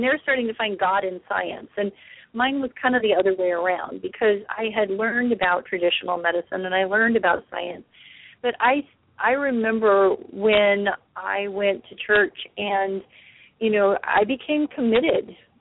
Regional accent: Midwest, United States; I grew up in the Midwest, and everything kind of trickled into the Midwest.

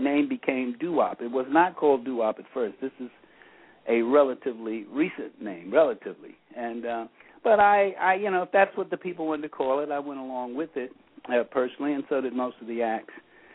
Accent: Cincinnati, Ohio, United States; born there; I was born in Cincinnati, so I was a hayseed. You know, I wasn't born in New York

